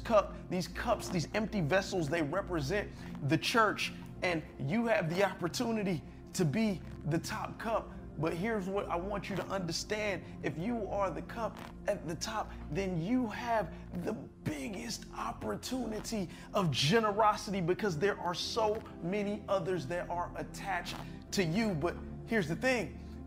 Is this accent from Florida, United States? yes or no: yes; Miami, Florida, United States; I mean, I was born and raised right here in Miami, Florida. So I speak English okay.